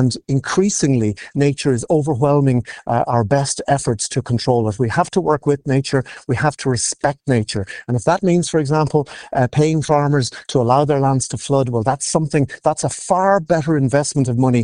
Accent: Kilkenny, Leinster, Ireland; In my hometown of Kilkenny City, that used to be regularly flooded

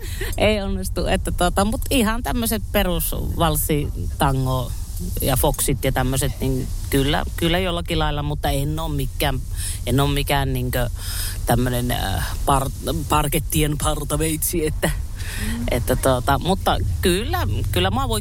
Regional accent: Oulu, North Ostrobothnia, Finland; mä oon oululainen laulaja, tehnyt tosi kauan jo tanssimusiikkia

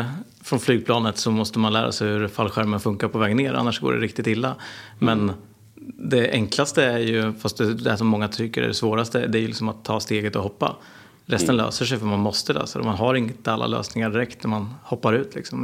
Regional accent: Norrköping, Östergötland, Sweden; jag är en entreprenör från Norrköping. Mm. Jag är född 87 så jag är lite tag till, 33 år gammal.

